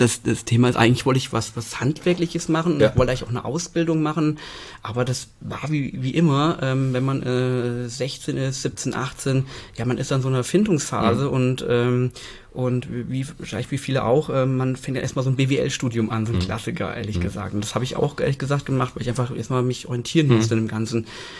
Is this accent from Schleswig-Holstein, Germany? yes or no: no; Fulda, Hesse, Germany; born or raised there